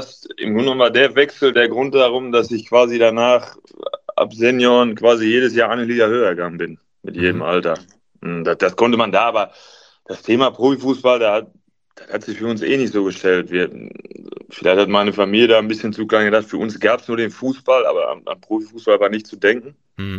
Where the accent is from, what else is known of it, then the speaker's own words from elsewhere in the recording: Ehringhausen, North Rhine-Westphalia, Germany; Gespielt und groß geworden bin ich nur in Ehringhausen.